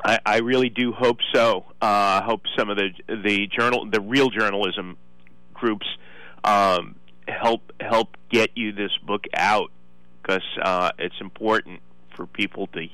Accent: Bayside, New York, United States; also born or lived in Brooklyn; Born in Brooklyn, but I grew up in Bayside, Queens.

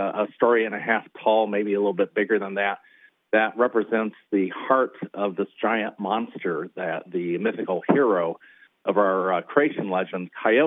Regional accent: Lewiston, Idaho, United States; Well, I grew up in Lewiston, Idaho. It's a small town right across the river from Clarkston, Washington.

